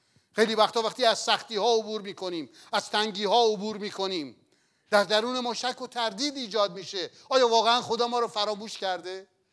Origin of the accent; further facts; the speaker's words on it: Lahijan, Gilan, Iran; born there; رفتیم شهر زادگاه من لاهیجان